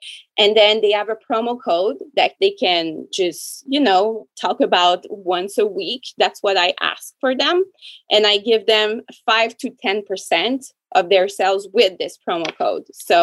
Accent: Canada; So I'm French Canadian.

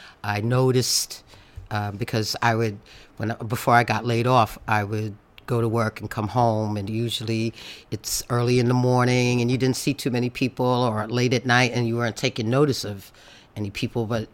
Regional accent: Brooklyn, New York, United States; I grew up on Brooklyn Avenue. I'm all about being Brooklyn. I'm Brooklyn born and bred. I think Brooklyn is the greatest city in the world.

